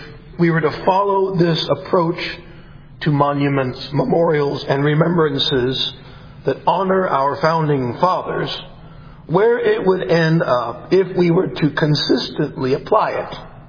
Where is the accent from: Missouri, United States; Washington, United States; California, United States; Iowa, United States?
Washington, United States; born there; Most of you know that I was born in Washington State.